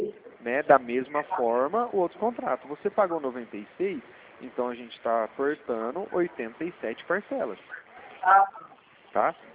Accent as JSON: {"language": "Portuguese", "town": "Dracena", "region": "São Paulo", "country": "Brazil", "lives_now": "Brasília, Brazil", "said": "eu vim de Dracena, aí perto da divisa com Mato Grosso do Sul."}